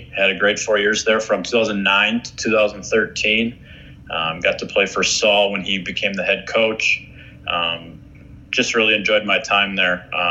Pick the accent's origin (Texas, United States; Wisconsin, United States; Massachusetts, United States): Wisconsin, United States; Manitowoc; Well, I'm originally from Manitowoc, Wisconsin.